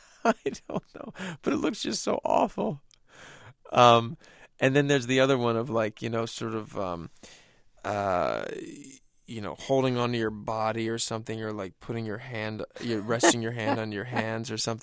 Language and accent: English; Philadelphia, Pennsylvania, United States; especially for growing up in Philadelphia to have that was really, really interesting.